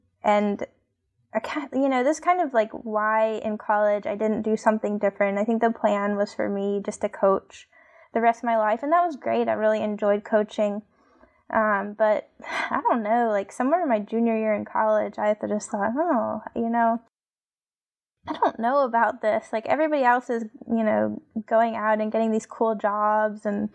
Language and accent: English; Chicago, Illinois, United States; born there; So I was born in Chicago, and maybe I should get into the figure skating thing.